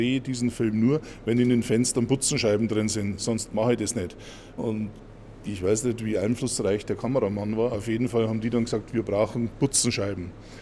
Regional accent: Regensburg, Bavaria, Germany; ich habe da das große Glück, dass ich fast ein Eingeborener bin. Ich bin in Regensburg, in der Hauptstadt der Oberpfalz, aufgewachsen.

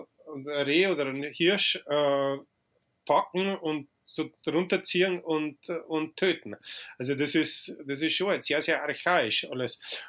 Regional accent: Freyung, Bavaria, Germany; also born or lived in Lower Franconia; Und deswegen bin ich im Unterfranken geboren, habe dann in Oberbayern meine Kindheit verbracht und dann, wie ich 9 Jahre etwa, sind wir eben nach Freyung gezogen im Bayerischen Wald. Und dort bin ich dann geblieben, bis ich zum Studieren angefangen habe.

